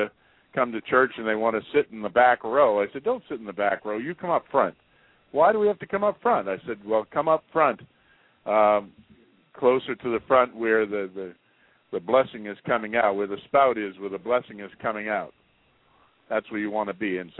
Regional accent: Lexington, Massachusetts, United States; born there; now in New Hampshire, United States; I live here in the wonderful state of New Hampshire. I was born in Lexington, Massachusetts.

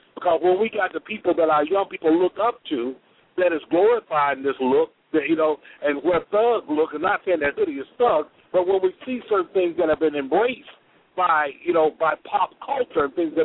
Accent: Selma, Alabama, United States; I'm a son of the South, born and raised in Selma, Alabama, in the time of civil rights marches and stuff.

